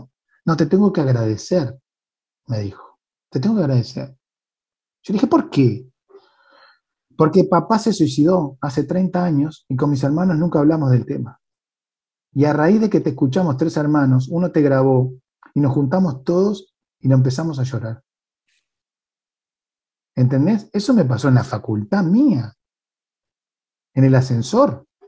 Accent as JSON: {"language": "Spanish", "region": "Montevideo", "country": "Uruguay", "said": "Y como montevideanos y uruguayos, claro que sí."}